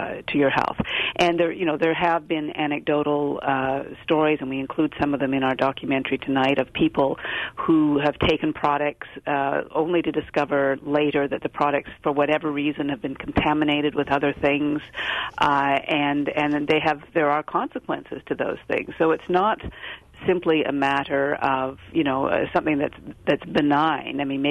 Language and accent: English; Canada; let me say I'm Canadian